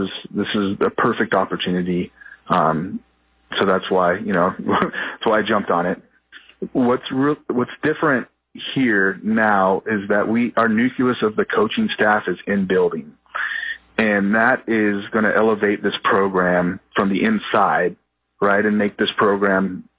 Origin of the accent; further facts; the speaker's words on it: Olympia, Washington, United States; I'm from Olympia. I'm an Olympia Bear. You know, that's kind of where it all began, I should say.